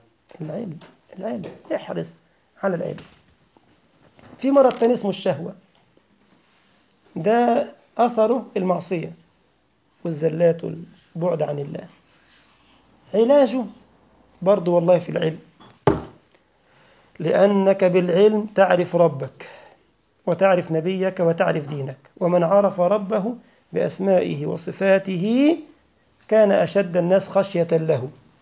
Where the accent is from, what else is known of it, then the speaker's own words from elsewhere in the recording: Egypt; والله انا اعرف اخ عندنا في مصر والله ما اتعلم وساء